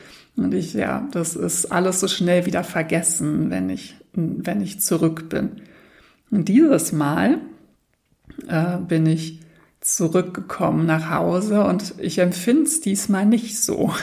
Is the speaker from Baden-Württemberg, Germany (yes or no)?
no; Berlin, Germany; Und ich bin in Berlin aufgewachsen. Es gibt ja auch Teile in Deutschland, die religiöser geprägt noch sind, aber ich bin halt eher in so einem ja, in so einer Atmosphäre aufgewachsen, wo Religion